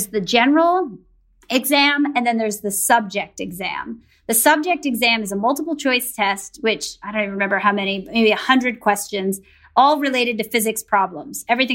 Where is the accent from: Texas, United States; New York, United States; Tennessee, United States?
New York, United States; And as I grew up in the New York area, I also was somebody that kind of struggled in various aspects of school